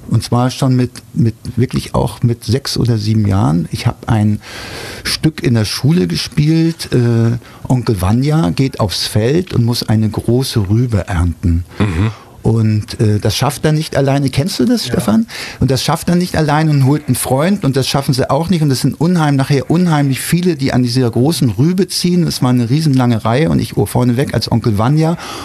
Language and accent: German; Hamburg, Germany; now in Berlin, Germany; Ich bin ja 1982, habe ich dann rüber gemacht nach West-Berlin und ich habe eigentlich den Großteil meines Lebens ja in Berlin verbracht.